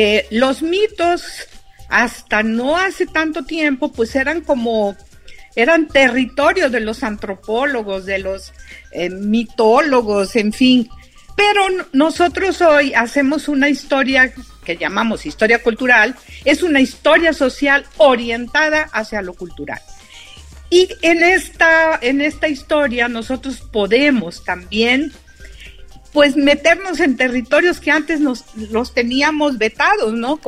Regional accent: Xalapa, Veracruz, Mexico; yo soy de Jalapa

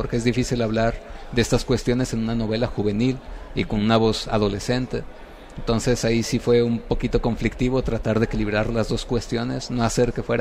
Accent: Ciudad Guzmán, Jalisco, Mexico; also born or lived in Chapala / Guadalajara; De Ciudad Guzmán, sí, de Chapala, de Guadalajara, soy un poquito de todo, pero soy jalisciense.

